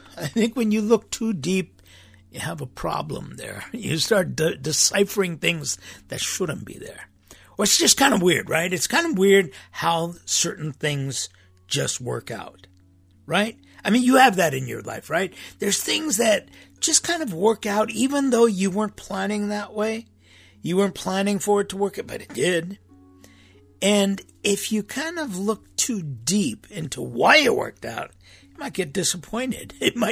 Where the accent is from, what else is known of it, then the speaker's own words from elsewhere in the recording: United States; born there; And then they find out that I was born in America. "Oh, well then you speak really good Armenian."